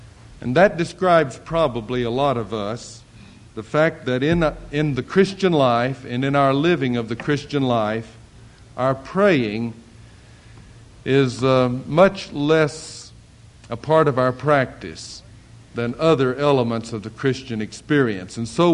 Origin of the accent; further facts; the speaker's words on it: Shawnee, Oklahoma, United States; some folks who just happened to grow up within 30 miles of my hometown, Earlsboro and Shawnee, of all places.